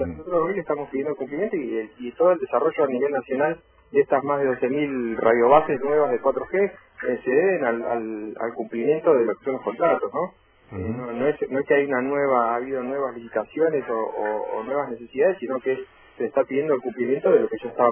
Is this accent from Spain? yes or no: no; Argentina; como los argentinos que usamos las antenas que están en Puerto Rico de Chile